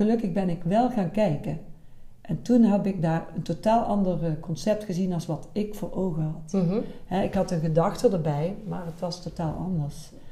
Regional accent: Bakel, North Brabant, Netherlands; En ik kom oorspronkelijk uit Bakel.

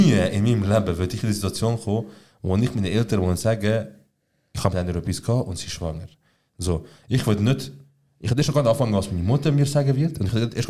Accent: Switzerland; es gibt sicher Millionen Menschen in der Schweiz, die mich nicht als Schweizer sehen, mir scheiße was ich sage, aber das ist mein Land, das ist meine Heimat.

